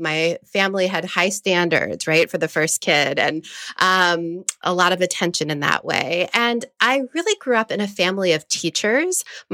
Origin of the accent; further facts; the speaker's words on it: San Antonio, Texas, United States; So I grew up bicultural in a working class family in San Antonio